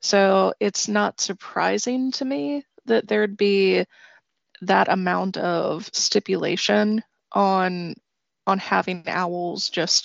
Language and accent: English; Virginia, United States; Like, growing up, I grew up in Virginia and I went to a pet store